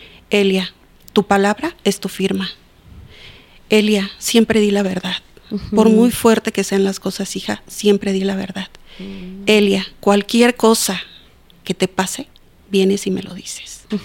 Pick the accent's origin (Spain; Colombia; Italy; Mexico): Mexico; Cuauhtémoc; born there; yo nací en Cuauhtémoc, La Fragua, en un pueblo que está entre los límites de Puebla y Veracruz. Mi padre era campesino y mi madre era ama de casa.